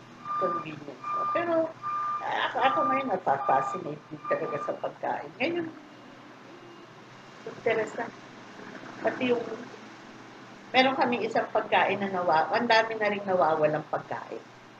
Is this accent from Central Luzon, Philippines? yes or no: yes; Santa Rita, Central Luzon, Philippines; In fact, sa amin sa Santa Rita, merong isang pamilya, hanggang ngayon, ginagawa.